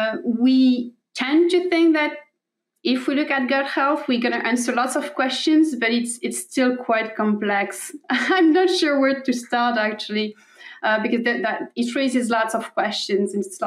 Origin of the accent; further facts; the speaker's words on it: France; So I was born and raised in France. All my background has been in France.